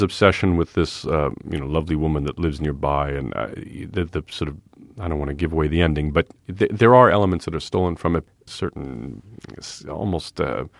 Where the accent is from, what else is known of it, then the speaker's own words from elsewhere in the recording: New York, United States; I mean, I grew up in New York in a semi-attached row house in Queens, which is exactly like the type of house you would see in the opening of All in the Family.